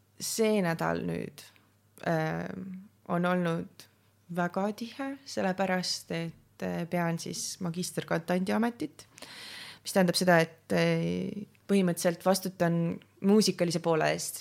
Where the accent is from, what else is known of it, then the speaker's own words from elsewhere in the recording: Tallinn, Harju County, Estonia; olen Tallinnast pärit ja seal ei ole need nii teemas nii öelda või ei kipu esile kui siin Tartus.